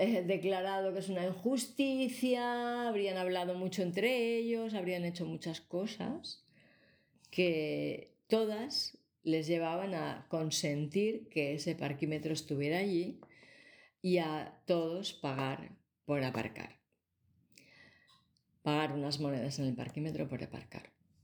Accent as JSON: {"language": "Spanish", "town": "Barcelona", "region": "Catalonia", "country": "Spain", "tie": "born there", "said": "Me explicaron una historia sobre un barrio de Barcelona, mi ciudad natal."}